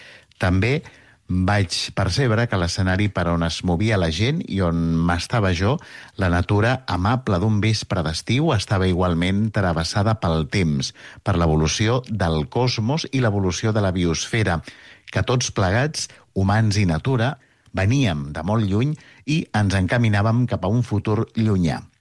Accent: Blanes, Catalonia, Spain; He de dir que jo sóc de Blanes

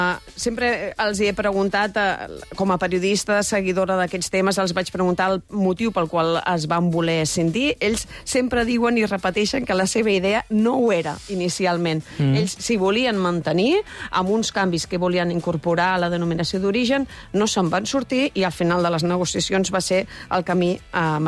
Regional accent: Vilanova, Catalonia, Spain; que jo sóc de Vilanova

